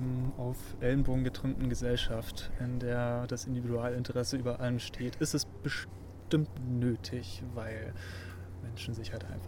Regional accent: Biberach, Baden-Württemberg, Germany; Ich habe da Abi gemacht und ich komme aus der Ecke. Oder bin da aufgewachsen.

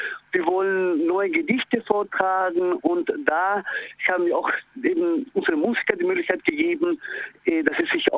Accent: Argentina; now in Germany; Also ich als Argentinier, der in Deutschland lebt

